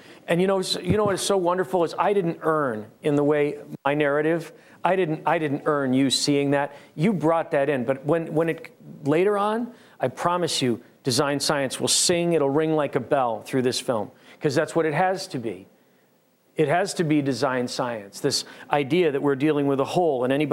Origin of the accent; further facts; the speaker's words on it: Farmington Hills, Michigan, United States; also born or lived in Grosse Pointe; I'm from Michigan. I was born in Grosse Pointe. When I was 3.5 years old, I lived at the Sarah Fisher Orphanage in Farmington Hills.